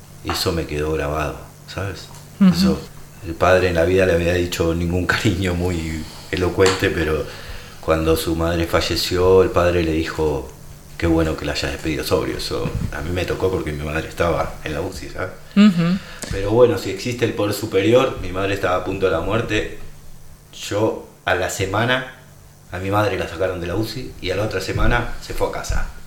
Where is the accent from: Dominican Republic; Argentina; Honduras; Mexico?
Argentina; now in Oliva, Spain; Jo, al mes d'estar aquí, jo soy argentino, pues me tocó al mes, me tocó ir a ver a mi madre a Argentina